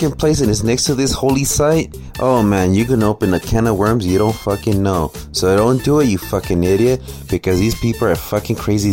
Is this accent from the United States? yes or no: yes; United States; even though I'm American, I don't suffer from that fucking disease